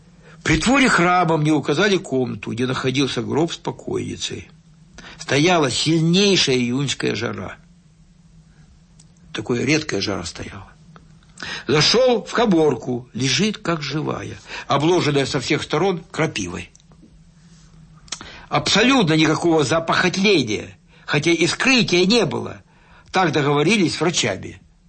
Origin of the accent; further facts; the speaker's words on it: Donetsk Oblast, Ukraine; now in Moscow Oblast, Russia; я родился в Донбассе, а там жары приличные. Понимаете, да, в Донбассе? Одно дело детство, а другое дело уже сколько здесь, 48 лет в Подмосковье.